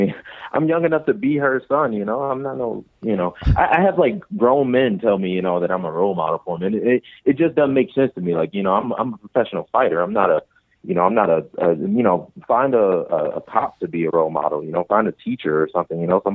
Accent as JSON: {"language": "English", "town": "Detroit", "region": "Michigan", "country": "United States", "said": "No, I'm from Joy Road in Evergreen. So it's like the heart of Detroit, you know. It's the worst of the worst, really."}